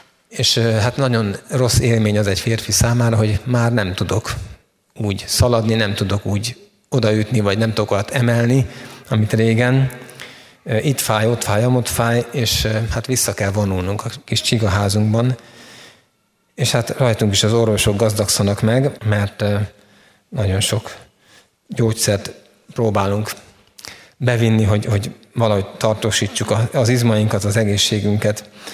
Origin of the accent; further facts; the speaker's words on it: Hungary; Mi most magyarként itt Magyarországon itt vagyunk